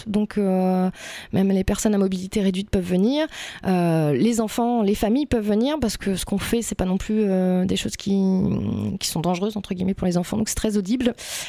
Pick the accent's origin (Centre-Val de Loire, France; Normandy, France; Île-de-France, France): Centre-Val de Loire, France; Château-la-Vallière; je suis aussi de Château-Lavalière